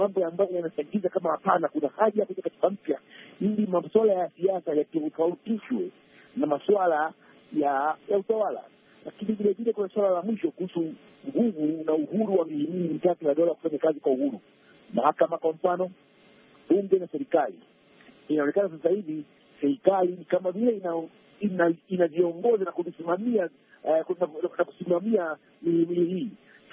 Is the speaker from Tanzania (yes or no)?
yes; Tanzania